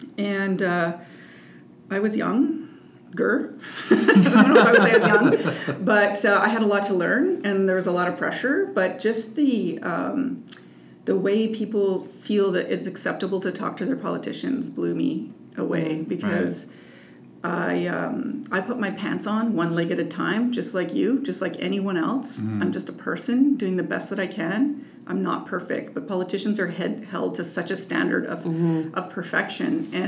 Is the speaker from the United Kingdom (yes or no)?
no; Ottawa, Ontario, Canada; But I grew up in Ottawa, living with my mother and primarily my stepfather.